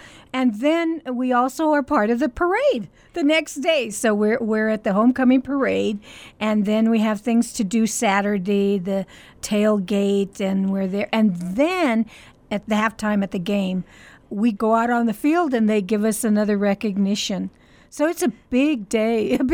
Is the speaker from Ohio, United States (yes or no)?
no; Las Cruces, New Mexico, United States; I mention that I'm from Las Cruces and I graduated from New Mexico State University